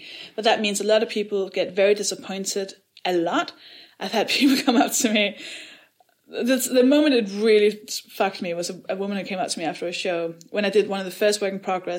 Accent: France; I felt excluded tonight because you said, you British people, and I'm from France.

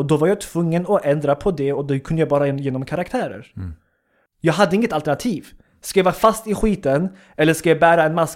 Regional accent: Sweden; born there; Jag är fortfarande stolt svensk. Jag är född i Sverige. Jag är lika stolt över min invandrarbakgrund.

